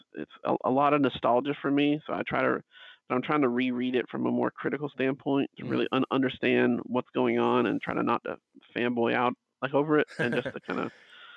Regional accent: the South, United States; because I'm from the South and I can see a lot of my family and like high school friends

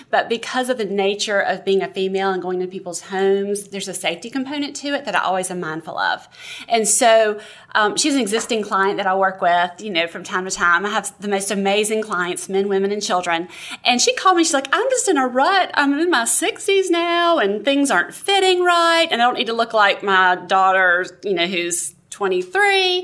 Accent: Greenville, United States; So basically, I'm from Greenville, and I am the mother of two children

